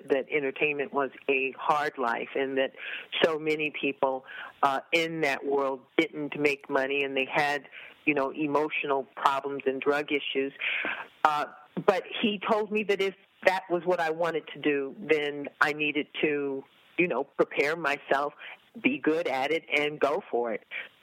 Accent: Evanston, Illinois, United States; I was born and reared in Evanston, Illinois, which is a little town right outside of Chicago

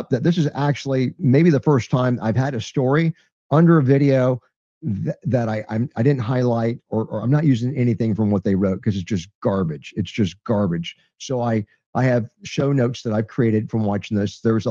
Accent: Tampa, Florida, United States; growing up in Tampa and being a cop

